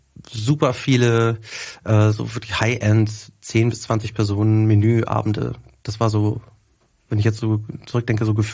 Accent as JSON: {"language": "German", "town": "Wetter", "region": "North Rhine-Westphalia", "country": "Germany", "said": "bei uns zu Hause quasi in Wetter, wo ich herkomme"}